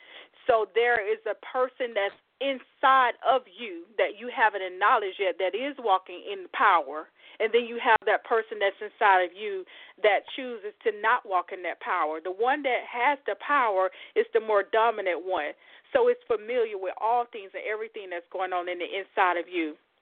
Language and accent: English; Cordele, Georgia, United States; Cordele is my hometown. That's where I was born and raised, which is, for many that's listening in, is south of Atlanta, 75 South.